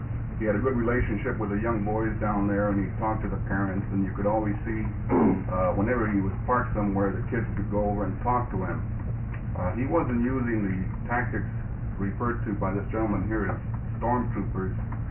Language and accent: English; Otay, California, United States; I'm from Otay